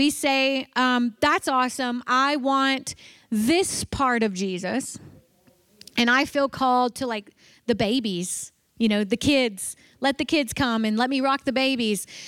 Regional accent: the South, United States; I grew up in the South, okay? So we would have these mission Sundays where missionaries would come

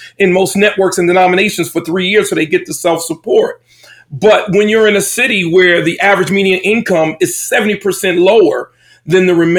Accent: Paterson, New Jersey, United States; also born or lived in Camden; And for me, I grew up in Paterson, New Jersey, and Camden, New Jersey. That's the urban poor, primarily African-American and Latino communities.

